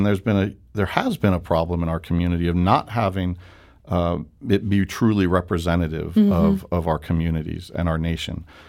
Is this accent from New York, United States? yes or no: yes; New York City, New York, United States; now in St. Louis, United States; I'm a New Yorker who's been wonderfully accepted here as a sort of honorary St. Louisan.